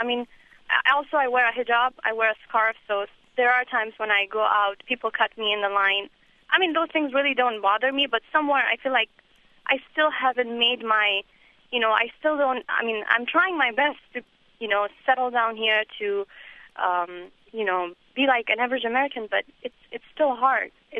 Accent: Pakistan; now in United States; I've been here since 2001 myself, and I came from Pakistan, but my family is originally from Afghanistan

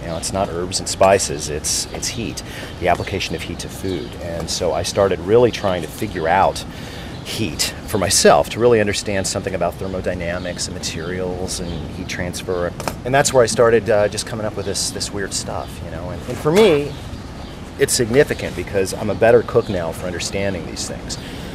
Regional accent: United States; I don't know, I'm an American

